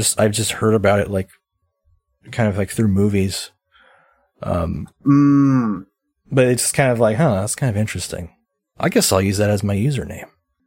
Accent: Brooklyn, Nova Scotia, Canada; I'm from Brooklyn, Queens. In Canada.

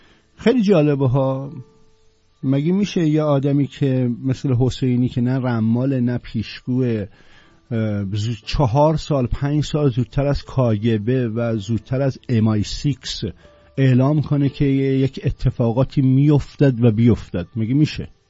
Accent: Iran; moved away as an adult; من سال 84 از ایران، 83 گفتم ببخشید، من سال 84 از ایران اومدم بیرون

